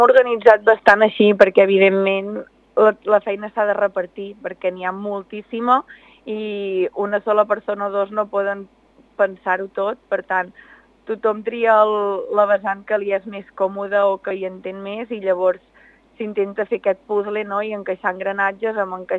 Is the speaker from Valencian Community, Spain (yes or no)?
no; La Vall d'en Bas, Catalonia, Spain; som d'en Bas, però som de la Garrotxa i Olot, ens ho sentim totalment a casa